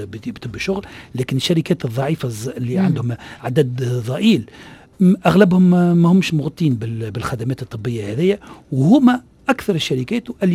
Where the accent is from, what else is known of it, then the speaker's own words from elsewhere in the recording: Tunisia; الإشكال اللي عندنا في تونس شنو هو الإشكال؟